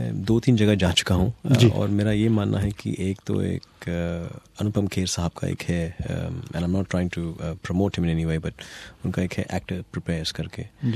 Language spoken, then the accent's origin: Hindi; Bangalore, Karnataka, India; moved away as an adult; now in Melbourne, Australia; मैं बैंगलोर से हूँ और मैं 2003 में मेलबर्न आया था।